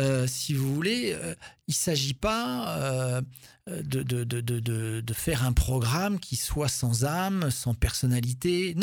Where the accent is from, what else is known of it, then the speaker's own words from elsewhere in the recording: Keilus, Occitanie, France; moi je suis originaire de Keilus, un petit village du Tarn-et-Garonne.